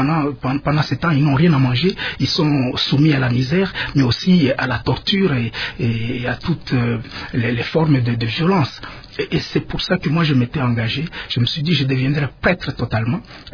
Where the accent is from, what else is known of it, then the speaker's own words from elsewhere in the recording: Bukavu, South Kivu, DR Congo; J'ai grandi à Bukavu, j'ai étudié au collège Al-Fadjiri des jésuites, à l'école primaire, à l'école secondaire